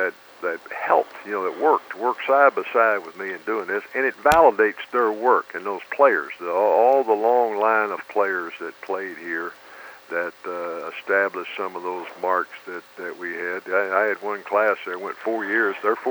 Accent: Orange, Texas, United States; I grew up in Orange.

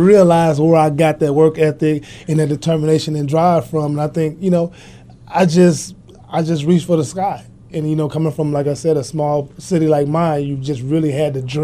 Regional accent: Carbondale, Illinois, United States; I'm from Carbondale, Illinois, small city.

